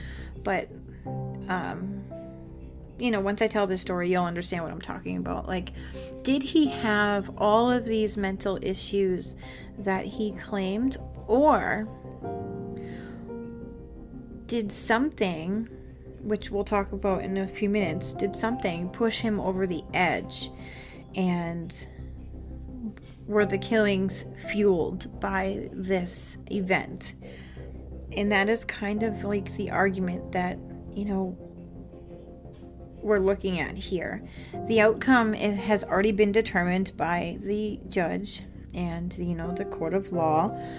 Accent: Massachusetts, United States; every Monday, we talk about a murder that occurred in Massachusetts. Why? Because I'm from Massachusetts

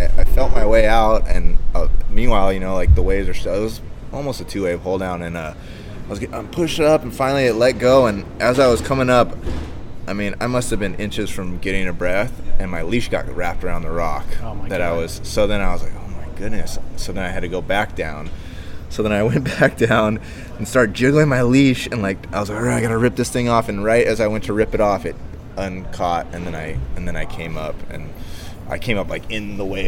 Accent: Hawaii, United States; But one of the coolest things about growing up on the Big Island was just like, it's, you know, real raw, it's all reef and stuff like

